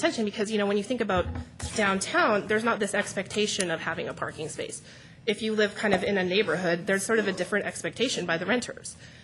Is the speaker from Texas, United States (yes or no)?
yes; Lubbock, Texas, United States; because I'm from Lubbock, Texas.